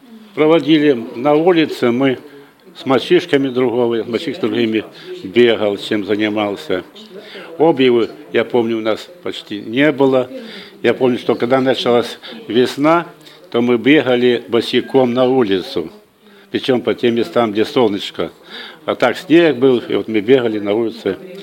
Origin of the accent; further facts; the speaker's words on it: Kamianske, Dnipropetrovsk Oblast, Ukraine; born there; Я родился 6 июля 1937 года в городе Днепродзержинске, Днепропетров